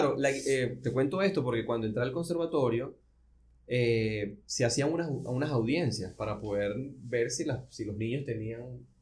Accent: Barquisimeto, Lara, Venezuela; also born or lived in Puerto Ordaz; now in Caracas, Venezuela; Yo viví un año en Puerto Ordaz, tenía yo como dos años y medio. Tuvimos un año ya en Puerto Ordaz y de ahí nos fuimos a Barquisimeto y llegué a Barquisimeto de 3 años y medio, casi 4 años.

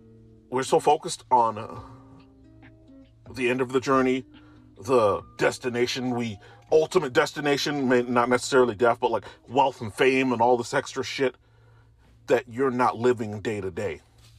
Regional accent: Chicago, Illinois, United States; I grew up in a place where so many people didn't get to live to see the age of 18. I'm from Chicago, right?

